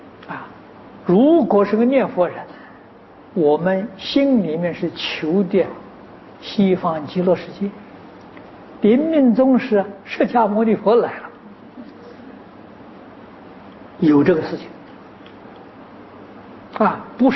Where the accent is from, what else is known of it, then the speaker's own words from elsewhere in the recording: China; 旃檀，我们中国人讲檀香啊，